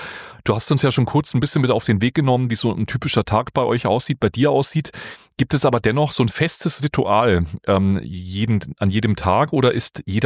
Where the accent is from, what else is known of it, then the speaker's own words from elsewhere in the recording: Bavaria, Germany; als gebürtiger Franke